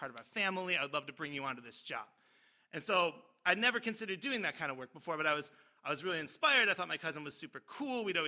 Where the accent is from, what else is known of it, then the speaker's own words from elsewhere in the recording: Rochester, New York, United States; I am from Rochester, New York. I was born in Rochester General Hospital, also known as The Rock, also known as Rock City, sometimes Ra-Cha-Cha, sometimes Great Lakes, Great Times.